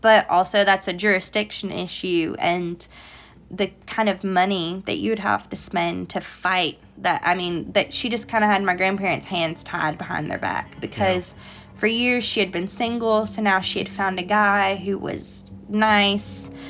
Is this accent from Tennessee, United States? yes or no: yes; Tennessee, United States; So she grew up in Maine, but I grew up in Tennessee, so she's lying to a bunch of people in Tennessee about stuff that happened in Maine.